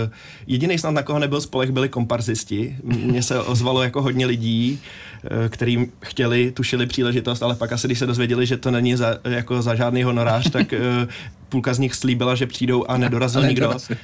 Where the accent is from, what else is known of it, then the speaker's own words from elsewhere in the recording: Černý Důl, Hradec Králové Region, Czechia; já jsem tady z Královéhradeckého kraje, jsem z Černého dolu, tak pro mě to bylo jako pohodlnější, protože tam znám lidi.